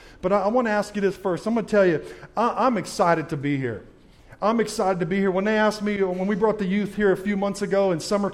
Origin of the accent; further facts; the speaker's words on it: Los Angeles, California, United States; now in Loudon, United States; I live in Sweetwater or Loudoun, Tennessee, right next to Sweetwater. I grew up in Los Angeles, California.